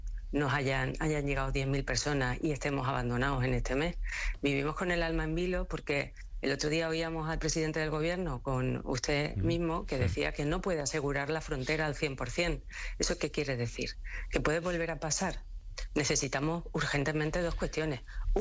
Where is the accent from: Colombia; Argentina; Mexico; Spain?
Spain; Ceuta; Y los ceutíes, como españoles que somos, nos sentimos muy orgullosos de que nuestro país haga este tipo de donaciones